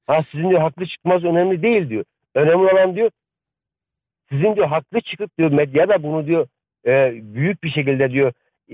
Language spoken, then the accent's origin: Turkish; Sivas, Turkey; now in Cologne, Germany; Sivas'tan.